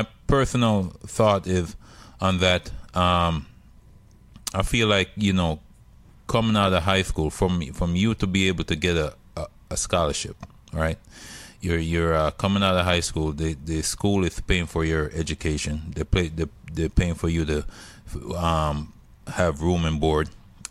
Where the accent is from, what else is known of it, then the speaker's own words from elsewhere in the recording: Jamaica; I'm from Jamaica, right?